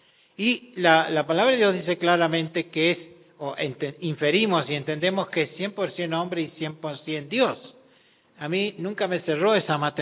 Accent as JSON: {"language": "Spanish", "country": "Argentina", "tie": "born there", "said": "Yo nací de padres europeos, escoceses, pero en Argentina. Soy argentino de nacimiento, pero por sangre soy británico, digamos, o escocés en ese caso. Lo cual implica que yo tengo dos pasaportes, el pasaporte argentino"}